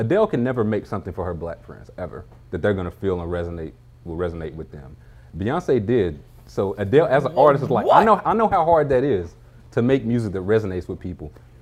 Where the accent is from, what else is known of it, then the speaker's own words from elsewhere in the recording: Atlanta, Georgia, United States; I'm from Georgia. Atlanta. I'm not a Hawks fan.